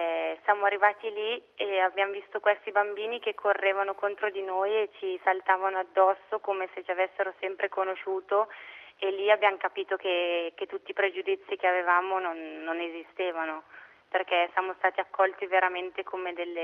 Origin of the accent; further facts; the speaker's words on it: Lodi, Lombardy, Italy; Io sono di Lodi, originaria di Lodi, vicino a Milano, e ho frequentato le superiori al Collegio San Francesco.